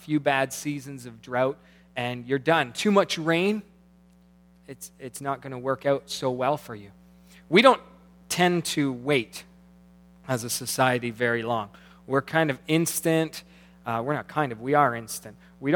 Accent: Kitchener, Ontario, Canada; I grew up in the city, okay? I grew up in Kitchener

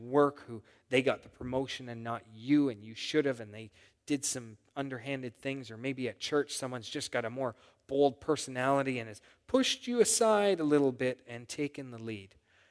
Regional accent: Canada; that's a hard thing to admit as a Canadian, right?

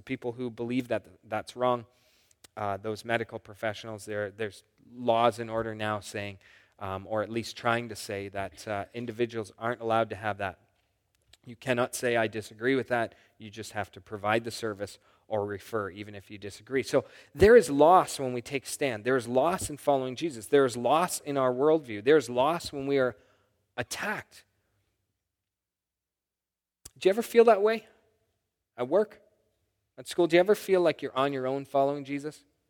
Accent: Canada; It's an overarching organization who helps us as Canadian believers, Christians, keep our religious freedoms

